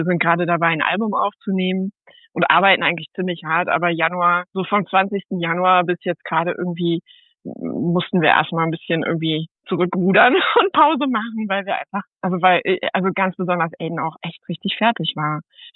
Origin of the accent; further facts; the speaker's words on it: North Rhine-Westphalia, Germany; moved away as an adult; now in United States; Ich komme aus Norddeutschland, ich komme aus dem Münsterland und bin 2016 in die Staaten gekommen mit meiner Familie und mit meinem kleinen Kind damals.